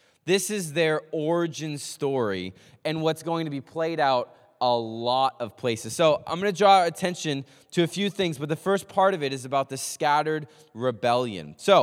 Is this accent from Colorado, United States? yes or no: no; Manhattan, New York, United States; born there; Many of you know I was born in Manhattan, but I had a lot of family in Boston.